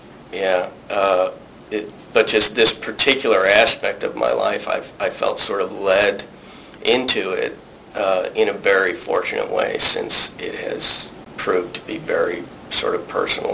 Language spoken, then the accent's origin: English; Chicago, Illinois, United States; And I got 59 rejections and an acceptance from Steppenwolf.